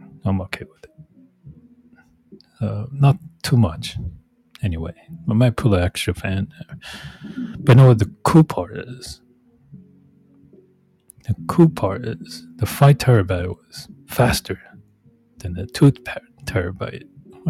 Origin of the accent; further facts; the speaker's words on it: Las Vegas, Nevada, United States; I'm from Las Vegas. I'm broadcasting from Vegas, but I'm somewhere else.